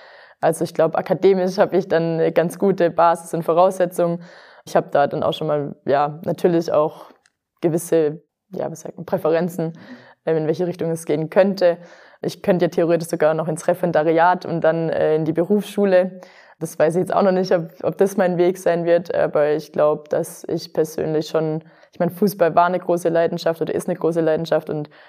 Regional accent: Baden-Württemberg, Germany; auf ganz lange Sicht weiß ich ja, dass es meine Heimat ist sozusagen. Und dann geht es schon auch mal zu gucken, okay, kann man irgendwo rund um Stuttgart sesshaft werden?

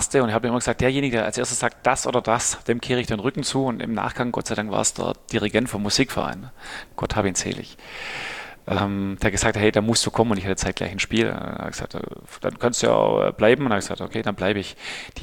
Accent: Oeffingen, Baden-Württemberg, Germany; 12.000 Mann Stadt. So, dass man überall mit dem Fahrrad hinfahren konnte.

